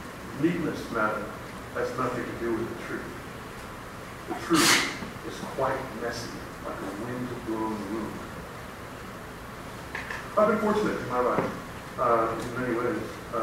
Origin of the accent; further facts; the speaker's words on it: United States; no, I said I'm from the United States.